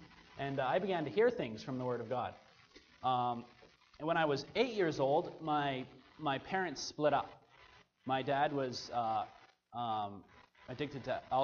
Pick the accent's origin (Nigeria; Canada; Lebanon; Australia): Canada; Alberta; Now, I'm from Alberta. I'm an Alberta boy. I was born and raised. My family's been there for I don't know how many generations. About four generations or more.